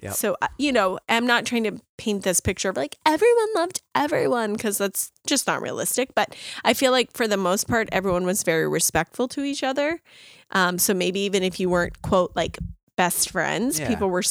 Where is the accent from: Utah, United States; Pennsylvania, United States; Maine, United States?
Maine, United States; Greene; I mean, I'm from Green, Maine. So Green, Leeds, and Turner combined for high school, Leavitt Area High School, class of 04.